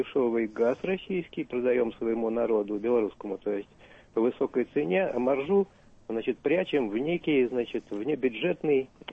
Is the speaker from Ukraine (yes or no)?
no; Belarus; now in Moscow, Russia; Ну, я сам белорус, поэтому мне эти проблемы близки.